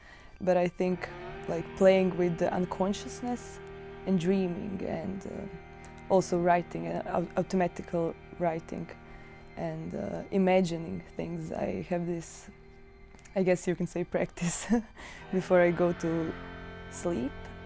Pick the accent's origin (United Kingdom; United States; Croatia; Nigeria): Croatia; Zagreb, City of Zagreb; I'm from Zagreb. I'm currently studying at Fine Arts Academy in Zagreb.